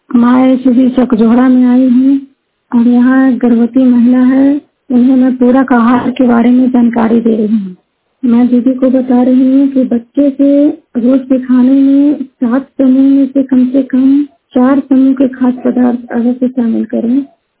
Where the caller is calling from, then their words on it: Jinwar, Bihar, India; मैं नालंदा जिला के विकसा प्रखंड के जिनवार गांव की निवासी हूँ।